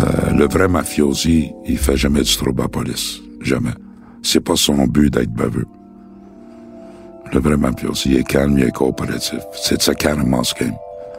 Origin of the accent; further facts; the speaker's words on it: Montreal, Quebec, Canada; Il faut le dire que je viens de Saint-Henri, évidemment, Saint-Henri, Pointe-Saint-Charles.